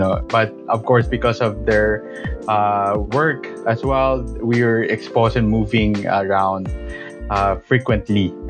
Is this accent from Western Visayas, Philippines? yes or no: yes; Bacolod, Western Visayas, Philippines; also born or lived in Iloilo; Yeah, I was born there. But my family moved into Negros Occidental, which is, in Bacolod. And that's where my mom, originally came from. So growing up, we always move houses almost every year.